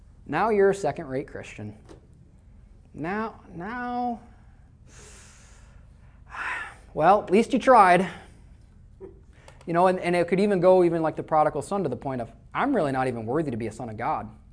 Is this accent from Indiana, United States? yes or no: no; Iowa, United States; because all my stories about farmers, because I'm from Iowa